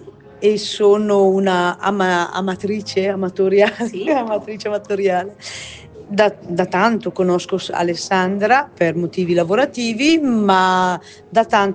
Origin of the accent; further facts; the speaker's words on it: Colle Beato, Lombardy, Italy; le mie origini sono di Colle Beato